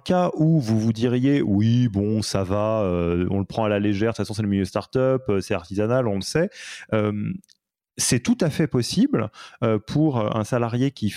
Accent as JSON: {"language": "French", "country": "France", "lives_now": "Switzerland", "said": "j'habite en Suisse, si je suis français de nationalité."}